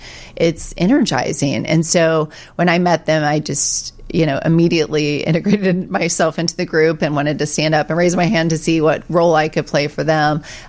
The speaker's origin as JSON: {"language": "English", "town": "Louisville", "region": "Kentucky", "country": "United States", "tie": "born or raised there", "also_born_or_lived": "Los Angeles", "lives_now": "Chicago, United States", "said": "So I grew up in Kentucky in Louisville, and I moved to LA for a couple years, and I came to Chicago and I didn't know anybody."}